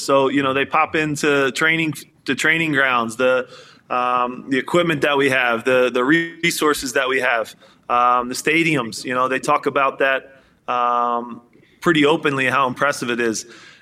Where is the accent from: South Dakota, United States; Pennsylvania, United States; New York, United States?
Pennsylvania, United States; Philadelphia; when I say growing up in Philly, that I never thought I'd see it in my lifetime, ever. Like, it's a football, basketball town.